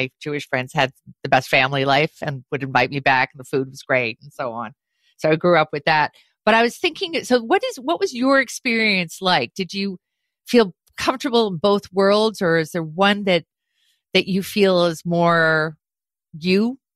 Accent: Montreal, Quebec, Canada; I grew up in Montreal. I was the only non-Jewish kid in a theater school, and I was the only non-French kid in a French school.

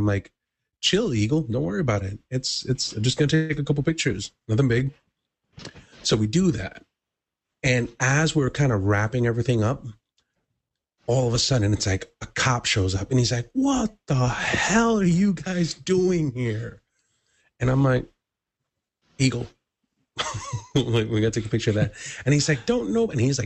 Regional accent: Bronx, New York, United States; And considering the fact that I'm like, I'm from the Bronx.

